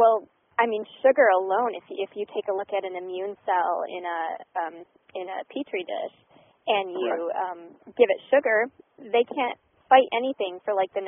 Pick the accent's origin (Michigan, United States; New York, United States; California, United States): Michigan, United States; I say pop because I'm from Michigan